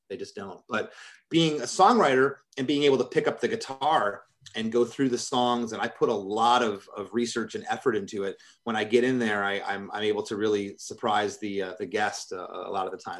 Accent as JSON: {"language": "English", "region": "Michigan", "country": "United States", "said": "I'm from Michigan."}